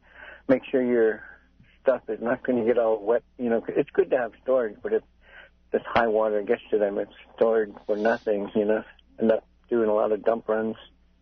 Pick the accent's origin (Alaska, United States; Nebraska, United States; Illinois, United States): Alaska, United States; Bethel; Bethel is my hometown, and I claim it.